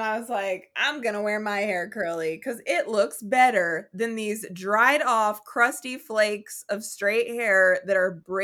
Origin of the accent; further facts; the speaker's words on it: Oklahoma, United States; And I grew up in Oklahoma, though.